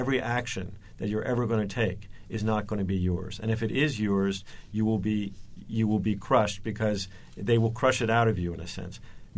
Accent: United States; I, of course, being American, think that this might be good for sales.

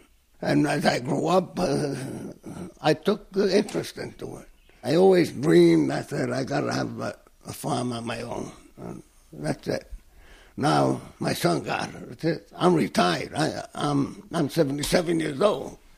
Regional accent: Bronx, New York, United States; I was born on Paulding Avenue in the Bronx, off of Gun Hill Road, 1928. We farmed about 18 acres of land.

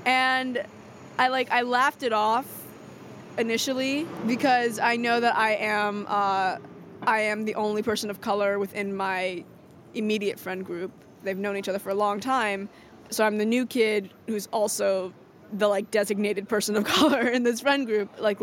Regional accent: New York City, New York, United States; I'm a New Yorker. Or I'll say I'm Mexican and Dominican, but usually I'll say I'm a New Yorker because that's a pretty all-encompassing term. I go to a private high school in New York City.

